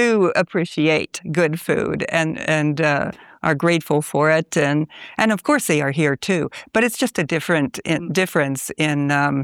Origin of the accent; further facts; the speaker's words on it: Venice, Veneto, Italy; my first book, which was a memoir about growing up in Venice.